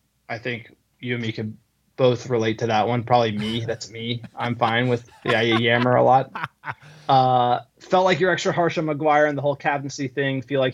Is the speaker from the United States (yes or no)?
yes; New Jersey, United States; and by the way, we're from New Jersey, so it's like people from New Jersey, I don't know, very populous state, a lot of people